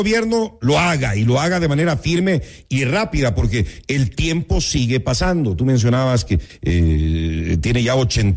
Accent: Ecuador; y que como ecuatorianos estemos pendientes

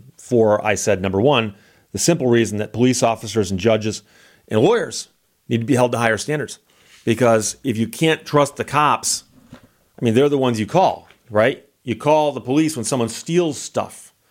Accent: United States; So I am an American.

